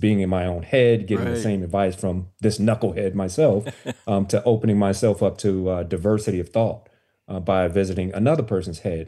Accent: Chicago, Illinois, United States; You know, but I'm from Chicago, and actually, I'm from Chicago, and this is essentially, you know, at the University of North Carolina.

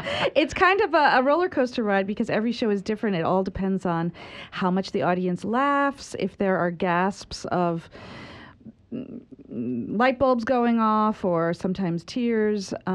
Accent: New York City, New York, United States; I'm from New York City. I lived there for 25 years.

